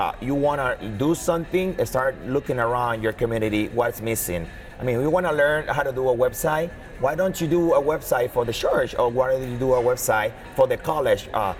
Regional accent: Dominican Republic; English is a second language; I am from Dominican Republic. I speak we're very well Spanish

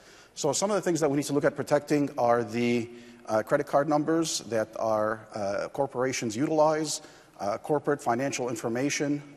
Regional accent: United States; I come to you from the United States

